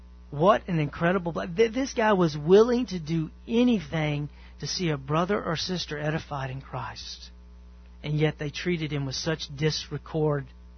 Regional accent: Southern United States, United States; Me personally, I don't. I'm from the South and I'm short.

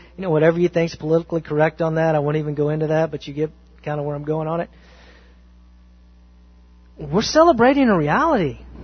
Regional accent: Bible Belt, United States; I knew about Jesus because I grew up in the Bible Belt.

